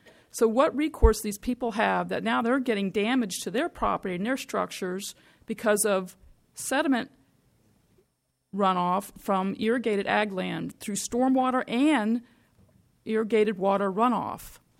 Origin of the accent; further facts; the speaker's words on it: Salinas, California, United States; I'm from Salinas.